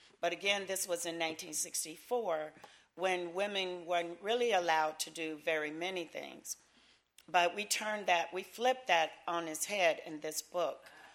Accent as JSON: {"language": "English", "region": "Arkansas", "country": "United States", "tie": "born or raised there", "said": "Arkansas is my home, even though I grew up in Southeast Arkansas."}